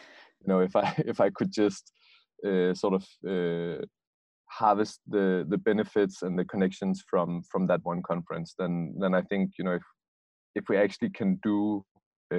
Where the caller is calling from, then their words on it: Copenhagen, Capital Region, Denmark; I am calling directly from BloxHub, which is a sustainability and innovation, urban innovation hub in the heart of Copenhagen.